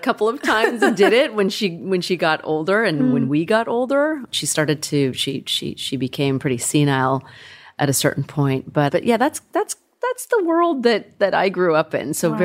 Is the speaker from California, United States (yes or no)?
yes; California, United States; born or raised there